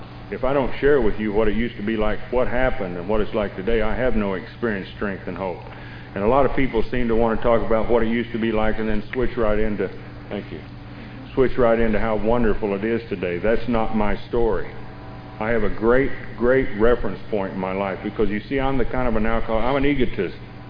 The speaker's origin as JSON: {"language": "English", "region": "Texas", "country": "United States", "said": "Now, I come from the Baptist Bible Belt down there in Texas, and I've been prayed on, prayed over, sprinkled, dipped, screwed, blued, and tattooed"}